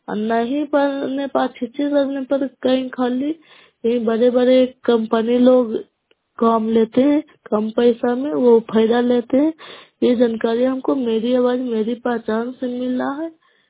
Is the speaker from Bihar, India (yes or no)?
yes; Kala, Bihar, India; Nalanda नगरोसा block कला पंचायत की निवासी हूँ।